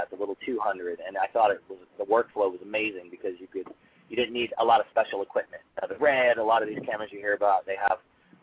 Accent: the South, United States; my first film, Lightning Bug, is a semi-autobiographical film about me growing up in the South, and it's a very heartfelt sort of movie.

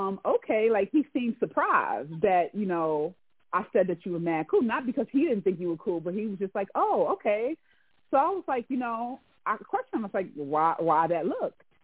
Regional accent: Brooklyn, New York, United States; I'm from Brooklyn, New York. I still live in Brooklyn, you know, a Brooklyn girl all day.

